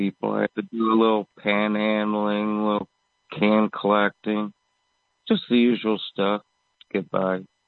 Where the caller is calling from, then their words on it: Michigan, United States; I'm calling from Rhineon, Michigan.